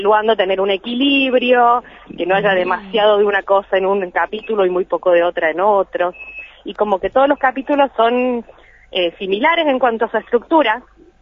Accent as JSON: {"language": "Spanish", "region": "Córdoba", "country": "Argentina", "said": "yo soy de Córdoba, vivo hace 8 años en la provincia"}